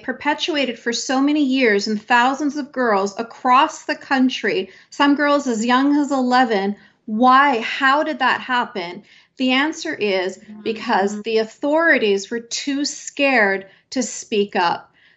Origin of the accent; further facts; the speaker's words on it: Canada; I'm born and raised in Canada.